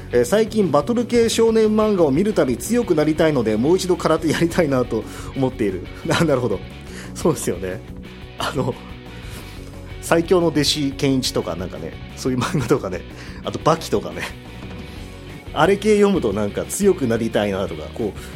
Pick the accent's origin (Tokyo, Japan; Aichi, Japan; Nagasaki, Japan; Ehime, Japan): Nagasaki, Japan; 僕と同じ長崎県出身のバンドで